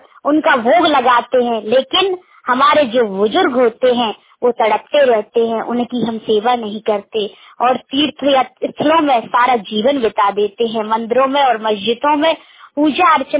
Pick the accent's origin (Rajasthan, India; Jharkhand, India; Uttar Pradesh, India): Uttar Pradesh, India; now in Gwalior, India; मैं तो वैसे उत्तर प्रदेश की निवासी हूँ, लेकिन मैं ग्वालियर में काफी दिन से रह रही हूँ, घोसपुरा नंबर एक में रहती हूँ।